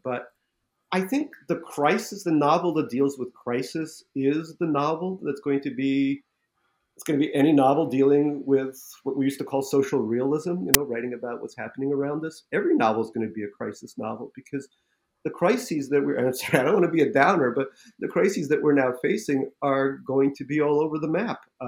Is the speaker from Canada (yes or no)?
no; Russia; English is a second language; now in United States; I grew up in Russia and live in America.